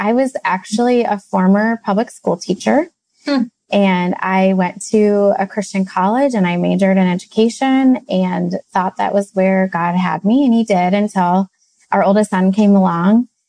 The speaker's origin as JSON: {"language": "English", "region": "Midwest", "country": "United States", "said": "we hail from the Midwest."}